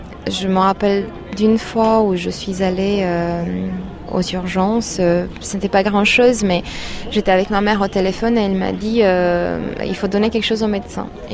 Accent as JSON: {"language": "French", "country": "Romania", "said": "j'ai 31 ans, je suis roumaine, je travaille dans une librairie française à Bucarest"}